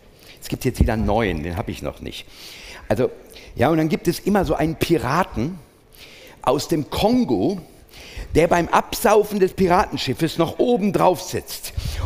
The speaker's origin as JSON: {"language": "German", "region": "Saxony", "country": "Germany", "said": "Und bei uns im Erzgebirge, da wirkt es kulturell fast wie erfunden. Ja, da wird alles geschnitzt."}